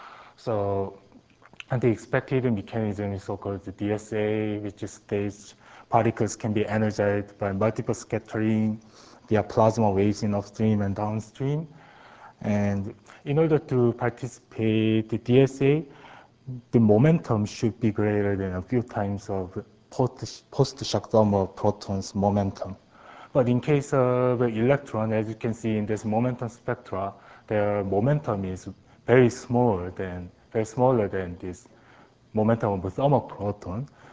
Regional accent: South Korea; from South Korea, UNIST

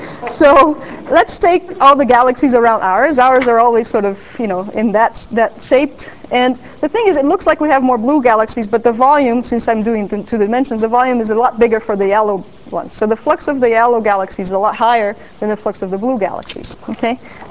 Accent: Brazil; I come from Brazil, so I should put it this way.

